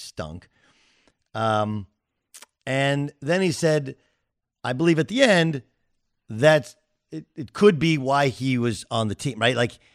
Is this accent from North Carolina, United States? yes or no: no; California, United States; I'm from Southern California. They don't have to fly me in.